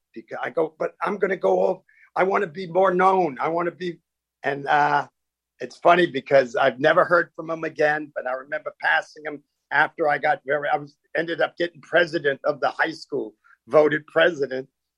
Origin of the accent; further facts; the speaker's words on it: Queens, New York, United States; Well, I grew up in the Queens, New York, a suburb of New York City. And we were poor. We were poor kids.